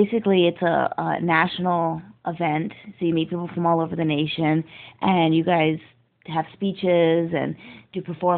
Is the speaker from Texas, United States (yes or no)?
yes; El Paso, Texas, United States; now in Ohio, United States; I'm originally from El Paso, Texas.